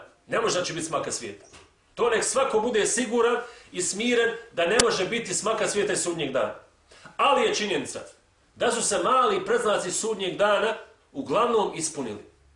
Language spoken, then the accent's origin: Bosnian; Bosnia & Herzegovina; kod nas u Bosni, nažalost, u Sandžaku, nažalost, znači svugdje tamo gdje žive